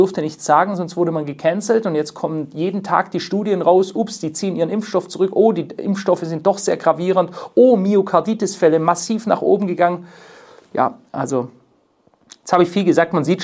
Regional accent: Stuttgart, Baden-Württemberg, Germany; bei mir in meiner alten Heimatstadt in Stuttgart.

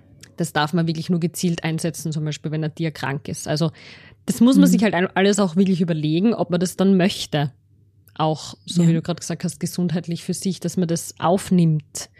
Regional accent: Austria; das ist bei uns in Österreich ist das verboten.

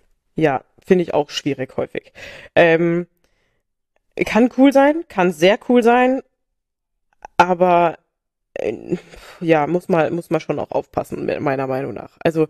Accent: Rhineland-Palatinate, Germany; Ich habe dann so ein bisschen in einem Hotel, in einem ganz tollen Weinhotel an der Mosel in meinem Heimatort gekellnert

